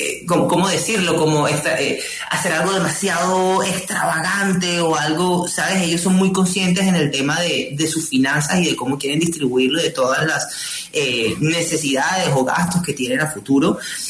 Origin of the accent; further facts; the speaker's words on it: Colombia; Sentíamos que era como una responsabilidad que teníamos como colombianos de agradecerle a él todo el orgullo que nos ha traído a nuestro país.